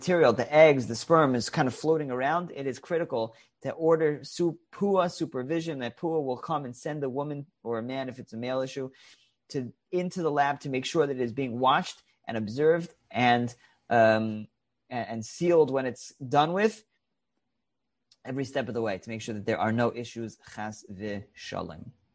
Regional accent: New York City, New York, United States; I'm from Queens, I'm from Kew Gardens Hills

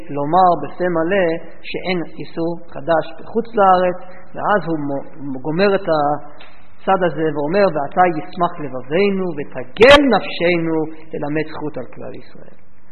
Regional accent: United States; now in Israel; כשאני גדלתי בארצות הברית אני לא שמעתי גם את המילה חדש.

